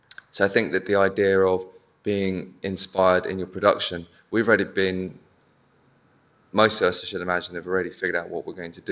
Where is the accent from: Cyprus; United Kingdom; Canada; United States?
United Kingdom; London; now in Berlin, Germany; So I'm from London. Well, my studio is there. … I am in Berlin